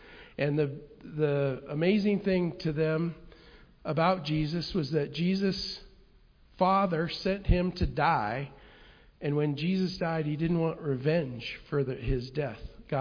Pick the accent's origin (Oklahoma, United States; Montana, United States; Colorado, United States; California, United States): Colorado, United States; Kremlin; I grew up in Kremlin, Colorado